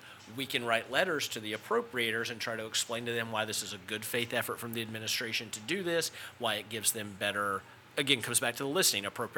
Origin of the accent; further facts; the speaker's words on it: North Carolina, United States; I come from Yadkin County, North Carolina. I don't even know that Google Maps has found it yet. It is the smallest, most conservative county in all of North Carolina.